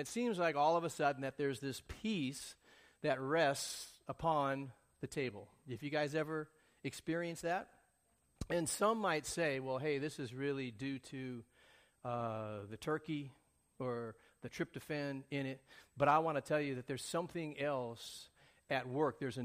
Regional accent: Orange County, California, United States; I mean, we're from Orange County, and this is like Disneyland East or something.

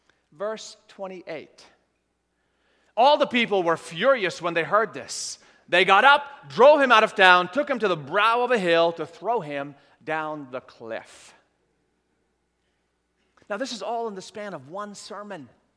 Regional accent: Sidon, South Governorate, Lebanon; He went to a widow in my hometown, Sidon, southern Lebanon.

